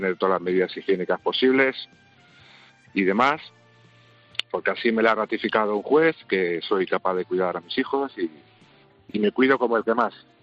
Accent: Madrid, Community of Madrid, Spain; now in Guadalajara, Spain; yo soy de Madrid, ahora vivo en Guadalajara

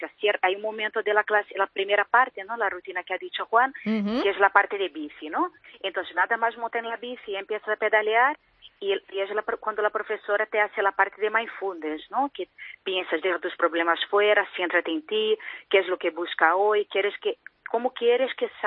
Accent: Brazil; Spanish is a second language; now in Spain; Soy brasileña, se nota por mi acento, ¿no?

